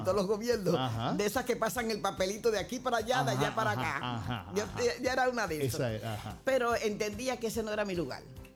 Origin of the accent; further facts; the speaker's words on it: Dominican Republic; yo vengo de una familia donde una de las cosas de la cultura de mi familia como dominicana fue la lectura y el teatro.